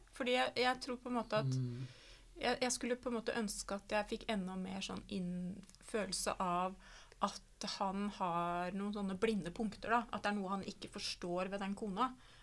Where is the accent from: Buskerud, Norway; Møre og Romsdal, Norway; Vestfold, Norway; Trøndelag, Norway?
Buskerud, Norway; Geilo; sånn som der jeg kommer fra da, fra Geilo eller fra Hol kommune